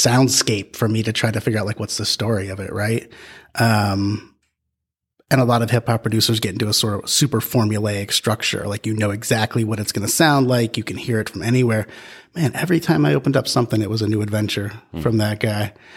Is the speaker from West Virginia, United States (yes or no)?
no; Pennsylvania, United States; I grew up right outside of Pittsburgh.